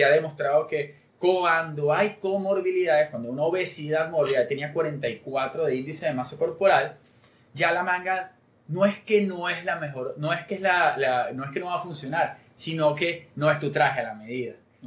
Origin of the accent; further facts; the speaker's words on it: Mexico; Yo tuve la oportunidad de viajar allá, de hecho soy mexicano.